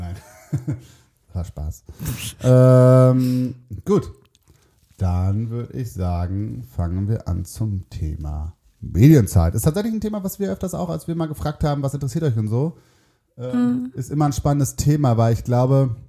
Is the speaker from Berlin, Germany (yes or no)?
no; North Rhine-Westphalia, Germany; Wir sind NRW, das kann man ja sagen.